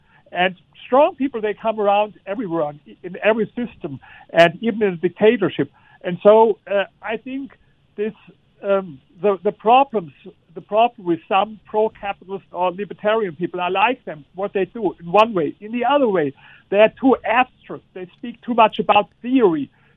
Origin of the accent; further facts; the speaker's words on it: Germany; English is a second language; for example, I come from Germany.